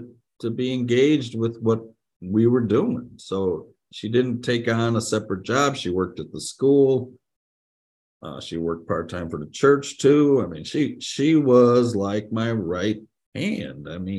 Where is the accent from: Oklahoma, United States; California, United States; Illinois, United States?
Illinois, United States; South Holland; She grew up on the farm in Indiana, not far from where I grew up in South Holland, but just on the other side of the border.